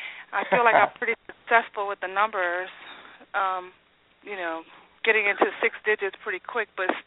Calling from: Dallas, Texas, United States; I am in Dallas.

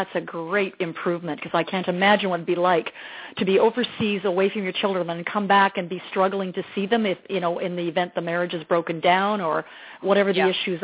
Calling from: Palm Desert, California, United States; I'm calling from Palm Desert now.

